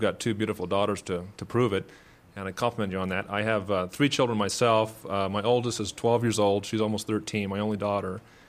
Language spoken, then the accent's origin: English; Chino Hills, California, United States; I'm from Chino Hills, California, and we're here visiting my wife and I.